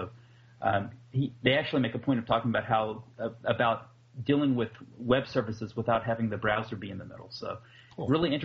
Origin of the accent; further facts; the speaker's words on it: the South, United States; I mean, I'm from the South, so